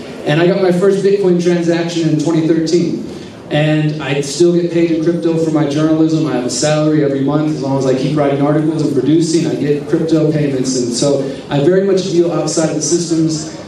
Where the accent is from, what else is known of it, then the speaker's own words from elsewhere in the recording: Texas, United States; also born or lived in Houston, Texas; now in Morelia, Mexico; I currently live in Morelia, Michoacan, a couple hours away from here. I'm originally from Texas.